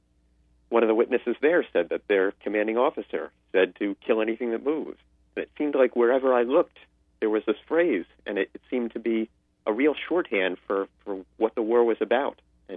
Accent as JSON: {"language": "English", "country": "United States", "said": "And I think maybe as an American, I found it exceptionally shocking because, that certainly isn't the American way."}